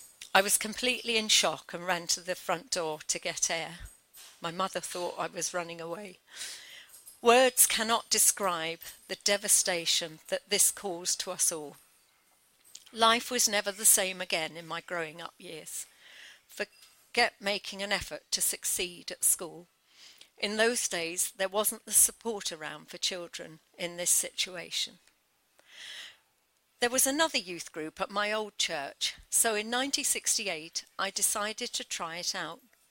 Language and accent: English; Beckenham, South East England, United Kingdom; born there; So I was born in Beckenham in Kent in 1954 into a lovely family unit.